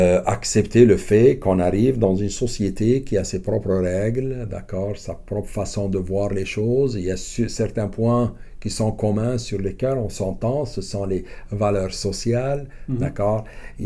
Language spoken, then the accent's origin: French; Casablanca, Casablanca-Settat, Morocco; born there; Moi, je suis du Sud. D'accord? Je suis du Sud. Je suis à Casablanca. Je suis né à Casablanca.